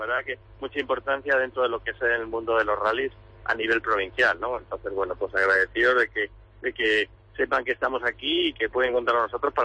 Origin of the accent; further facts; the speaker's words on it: Castilla-La Mancha, Spain; la buena gente que vivimos aquí, la buena gente que somos los castellanos manchegos